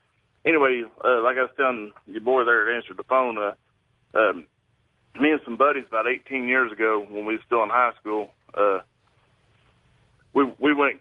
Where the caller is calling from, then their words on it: Knoxville, Tennessee, United States; from Knoxville, Tennessee.